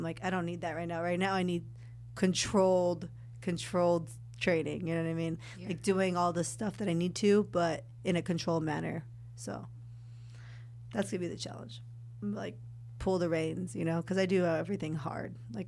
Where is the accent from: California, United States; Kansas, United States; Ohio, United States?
California, United States; Well, growing up, I did. I'm from California. Kobe was my favorite.